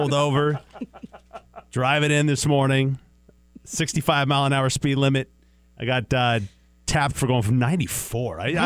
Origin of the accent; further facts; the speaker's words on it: Washington, United States; I was passing a guy, and I'm from Washington State.